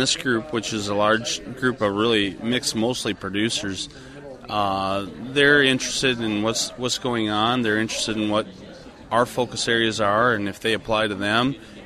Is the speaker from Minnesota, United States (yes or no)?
yes; Pipestone, Minnesota, United States; I'm from Pipestone, Minnesota